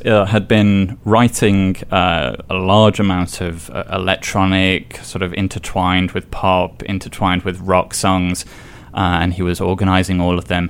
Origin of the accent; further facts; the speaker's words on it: Stoke-on-Trent, West Midlands, United Kingdom; also born or lived in Huntingdon; I was born in Huntington and grew up in Stoke-on-Trent, which is not really famous for a lot, but the captain of the Titanic was from there.